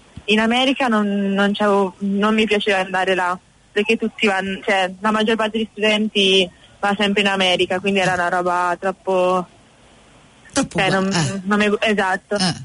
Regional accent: Ancona, Marche, Italy; Di Ancona, nel centro Italia.

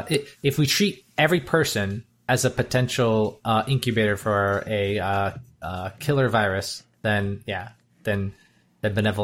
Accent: Michigan, United States; now in Baltimore, United States; one of the hardest things when I moved from the Midwest, from Michigan to Baltimore

